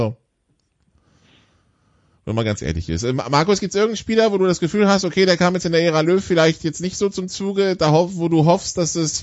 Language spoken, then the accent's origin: German; France; als Franzose schaue ich mir das ja eh interessiert